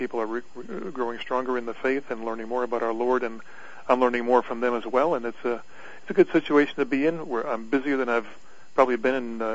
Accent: Tonawanda, New York, United States; also born or lived in Midwest; I grew up about 4 miles from here. My hometown is Tonawanda, New York.

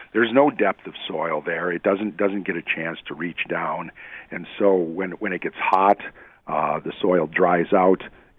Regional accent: Michigan, United States; now in Iowa, United States; I grew up in Michigan, and I'll tell you, the soil around here is much better than the stuff that that we had in southeastern Michigan.

